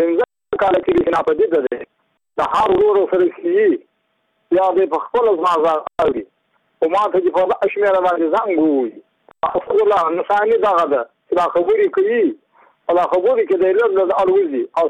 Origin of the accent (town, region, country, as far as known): Muqur, Badghis, Afghanistan